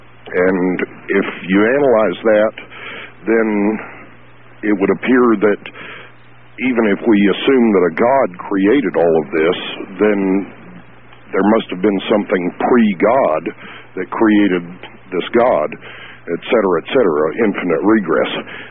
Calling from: Lubbock, Texas, United States; from Lubbock, Texas.

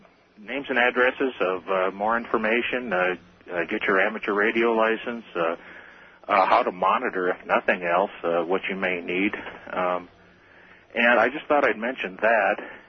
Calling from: Phoenix, Arizona, United States; I'm calling from Phoenix.

